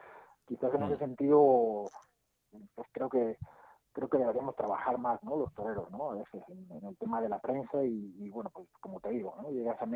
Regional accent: Salamanca, Castile and León, Spain; sobre todo, pues bueno, mi tierra, ¿no? Que es Salamanca

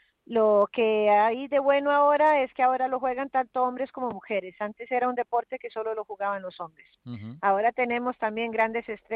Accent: Costa Rica; La verdad que se emociona uno mucho como costarricense.

